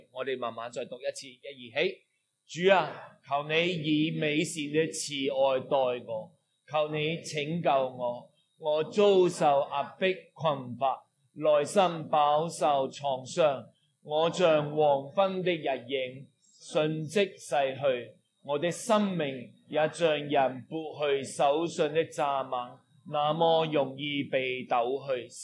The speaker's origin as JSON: {"language": "Cantonese", "country": "Hong Kong", "lives_now": "New Zealand", "said": "我们的乡下所发生的事情呢来到去用视罪这样呢来到去即是记录，让我们来到去看一看究竟整个夏天香港究竟发生什么事"}